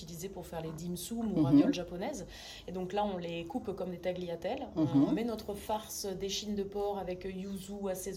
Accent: Sarlat-la-Canéda, Nouvelle-Aquitaine, France; Moi, je suis vraiment de Sarlat-la-Canéda, donc là, bon, il va y avoir des gens mécontents, mais ça reste la capitale de la truffe, et donc Périgord noir.

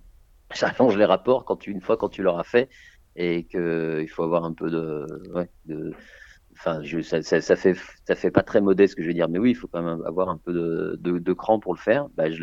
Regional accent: Lyon, Auvergne-Rhône-Alpes, France; Donc j'étais à Lyon, parce que j'ai grandi à Lyon. J'étais à Lyon quand j'étais ado

